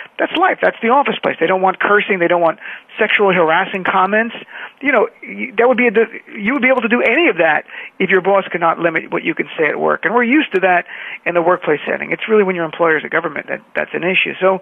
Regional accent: United States; my DNA as an American tells me freedom of expression must be defended.

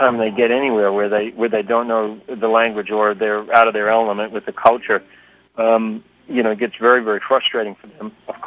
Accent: New Zealand; accent: New Zealand; From the beginning, I was asked to neutralize my New Zealand accent.

